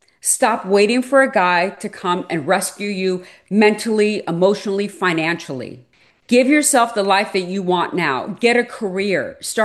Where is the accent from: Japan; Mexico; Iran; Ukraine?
Iran; English is a second language; now in United States; I'm an immigrant, so I wasn't taught financial literacy. My parents didn't know. Because I'm from Iran